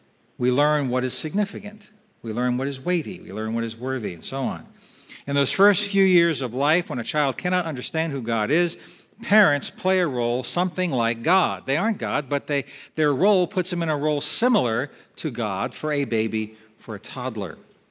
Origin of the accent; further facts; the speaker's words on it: Eastport, United States; I grew up in Eastport. I'm not crazy about being on the water, all right?